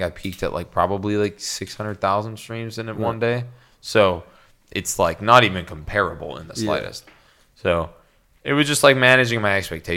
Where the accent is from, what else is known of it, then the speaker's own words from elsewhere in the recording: Canada; do I look that inviting to have like a really like open conversation about politics that I'm Canadian?